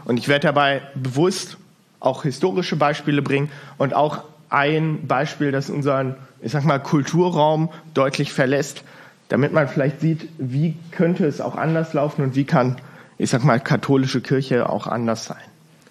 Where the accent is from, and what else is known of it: Hildesheim, Lower Saxony, Germany; born or raised there; also born or lived in Bergisch Gladbach; now in Erfurt, Germany